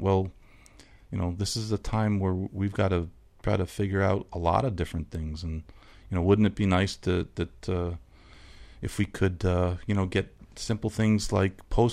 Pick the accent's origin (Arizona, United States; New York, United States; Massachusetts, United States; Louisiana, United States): New York, United States; I'm from New York.